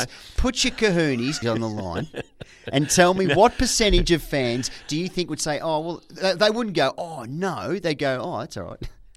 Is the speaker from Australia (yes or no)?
yes; Western Australia, Australia; I'm from Western Australia.